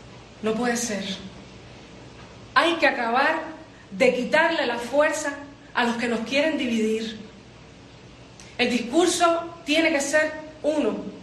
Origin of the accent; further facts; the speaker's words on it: Cuba; yo como cubana, como madre cubana, como mujer cubana